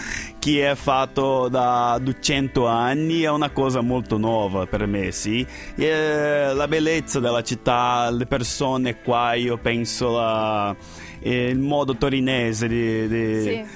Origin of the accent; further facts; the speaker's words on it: São Paulo, Brazil; Italian is a second language; now in Italy; sono brasiliano, vengo da São Paulo, Brasile, lì studio a USP, ingegneria gestionale lì.